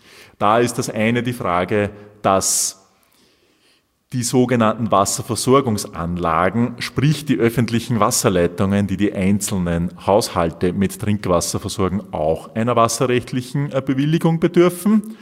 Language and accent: German; Upper Austria, Austria; Hier gibt es vielleicht schöne oberösterreichische Beispiele. Mein Heimatbundesland